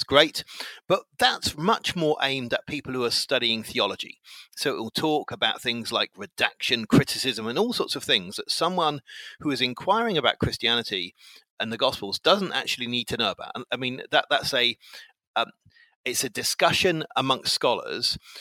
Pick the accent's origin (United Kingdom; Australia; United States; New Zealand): United Kingdom; England; I'm 48 and I'm English